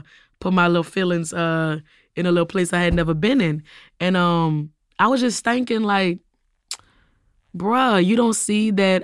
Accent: New Orleans, Louisiana, United States; growing up in New Orleans schools where they'll clown you so quick anything being wrong with you

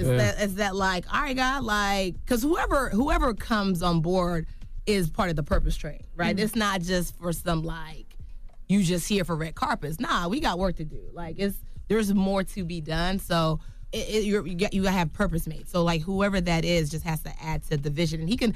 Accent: Yonkers, New York, United States; I'm from Yonkers. It doesn't matter.

